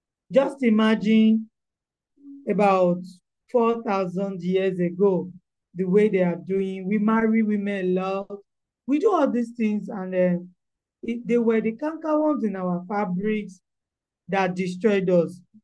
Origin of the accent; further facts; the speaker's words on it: Okemesi, Ekiti, Nigeria; So I'm actually from Okemese Ekiti.